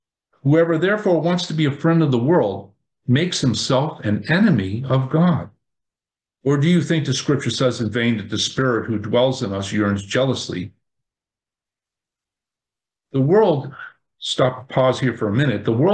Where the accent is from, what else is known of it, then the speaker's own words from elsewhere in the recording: Connecticut, United States; many of you know that we're from Connecticut originally, our move from our Connecticut home that we owned to a West Haven apartment was a trial that taught us submission.